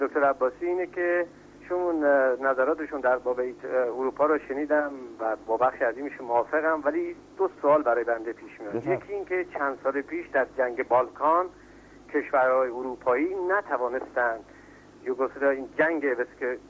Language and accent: Persian; Iran; بنده به عنوان یک ایرانی اونو تایید میکنم